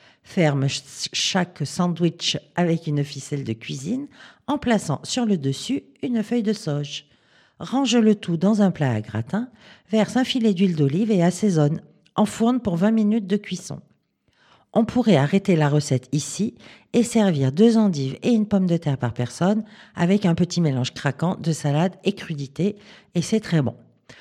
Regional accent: Auvergne-Rhône-Alpes, France; il ne fait pas assez froid chez nous, dans la Drôme.

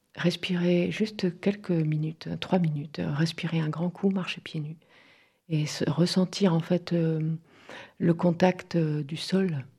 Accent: Centre-Val de Loire, France; enfant, donc j'ai grandi en Touraine, j'ai grandi à la campagne

